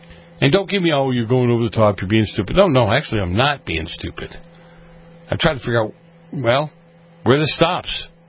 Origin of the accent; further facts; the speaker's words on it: Boston, Massachusetts, United States; On this day in history, March 17th, the British troops got chased out of Boston, my hometown.